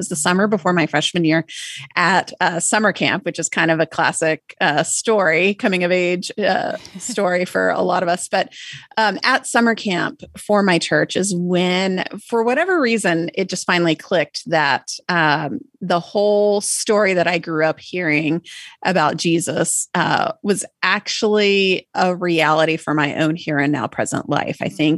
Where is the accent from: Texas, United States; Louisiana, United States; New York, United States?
Texas, United States; Austin; also born or lived in Oregon; I was born and raised in Austin. Okay. And then we traveled a lot. We lived overseas. We lived in Oregon.